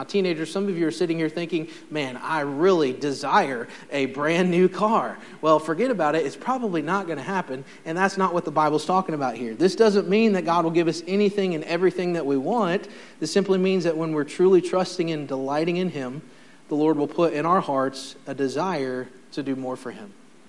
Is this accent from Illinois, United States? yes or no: no; Farmersville, Ohio, United States; As a young man growing up in Farmersville, Ohio, out in the middle of a cornfield